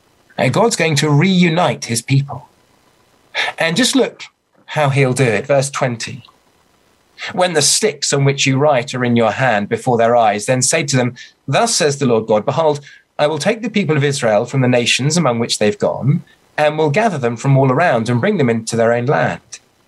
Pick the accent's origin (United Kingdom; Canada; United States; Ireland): United Kingdom; There's very little I can do about being a white British male.